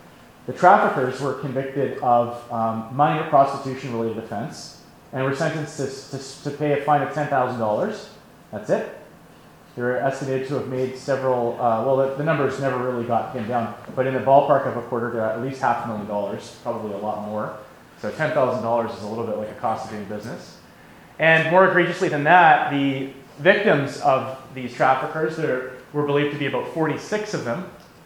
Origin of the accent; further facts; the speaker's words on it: Calgary, Alberta, Canada; I grew up in Calgary.